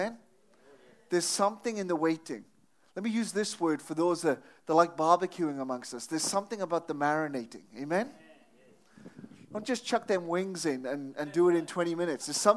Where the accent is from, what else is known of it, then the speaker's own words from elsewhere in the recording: Wales, United Kingdom; I come from a land, I was going to say down under, but I don't. And I'm not from Tasmania, but I come from the land of revival. The people have said Wales.